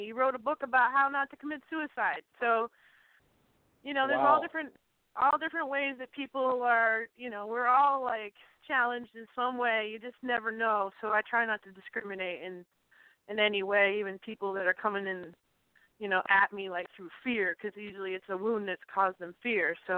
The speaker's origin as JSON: {"language": "English", "town": "Detroit", "region": "Michigan", "country": "United States", "tie": "born there", "said": "I was born in Detroit, and I grew up on, like, R&B and Motown and hip-hop"}